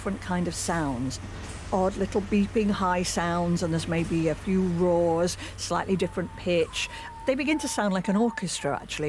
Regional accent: United Kingdom; now in New York, United States; I mean, as you hear, I'm British. I'm living in New York.

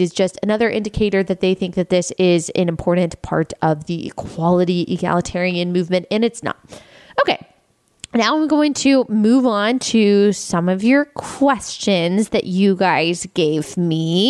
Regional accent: Texas, United States; I grew up in Texas.

